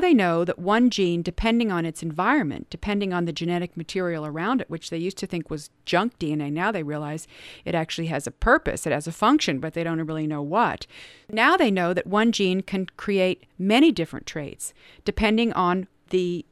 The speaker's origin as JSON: {"language": "English", "town": "Cincinnati", "region": "Ohio", "country": "United States", "tie": "born or raised there", "said": "I grew up in Cincinnati."}